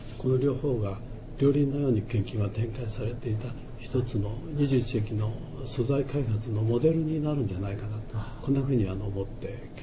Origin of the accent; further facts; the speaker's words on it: Nagano, Japan; やっぱりその私は弟長野出身で、まあ、田舎人 のまさに原風景みたいなところがありましてね